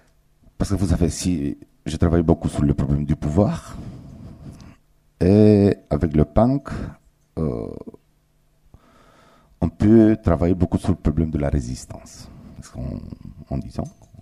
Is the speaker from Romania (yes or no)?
yes; Romania; je viens de Roumanie. Donc, si on parle de marge, donc je suis l'étranger, on peut dire.